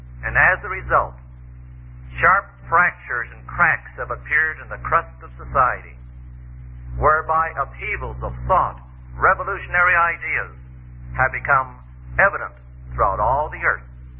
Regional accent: Loveland, Colorado, United States; also born or lived in Denver; I was born in Denver, raised in my formative years in Loveland, Colorado, just miles from here.

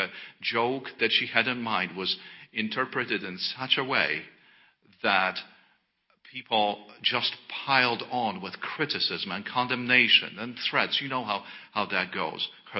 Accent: Poland; I remember growing up in Poland

